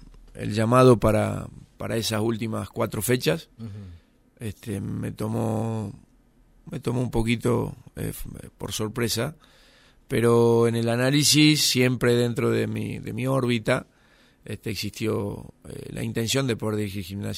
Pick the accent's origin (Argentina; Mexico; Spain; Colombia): Argentina; quería en mi país poder ser entrenador y qué mejor que serlo en el equipo de mi ciudad.